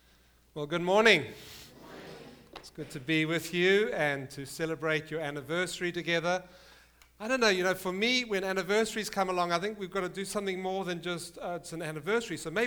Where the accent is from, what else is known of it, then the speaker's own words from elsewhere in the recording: Orillia, Ontario, Canada; accent: Orillia; So here you go, here I am with my Orillia accent.